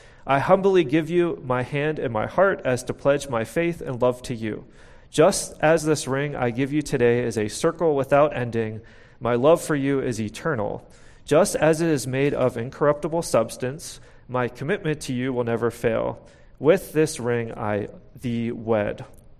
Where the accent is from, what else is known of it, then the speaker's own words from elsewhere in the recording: Pittsburgh, Pennsylvania, United States; I'm going to talk a little bit and pick on my hometown of Pittsburgh.